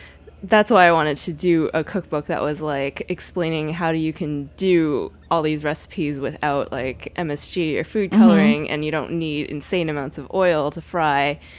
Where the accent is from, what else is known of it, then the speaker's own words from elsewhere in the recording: Boston, Massachusetts, United States; I grew up in Boston. Yeah, mm-hmm. It was like the food that I grew up eating out with my friends.